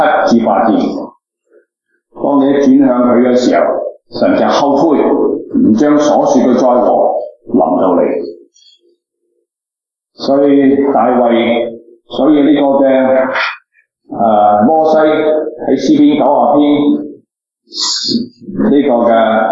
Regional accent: China; 咁对于我哋中国人

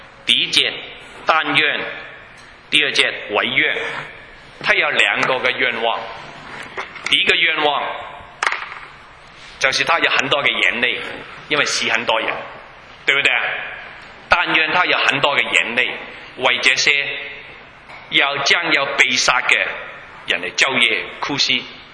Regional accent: Guangdong, China; Chinese is a second language; 你知道我是广东人啦

